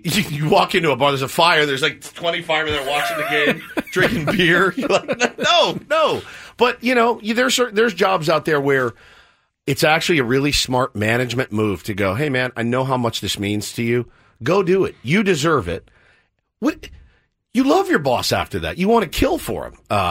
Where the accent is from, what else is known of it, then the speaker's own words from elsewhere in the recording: San Francisco, California, United States; I'm from San Francisco. I'm not a Padres fan.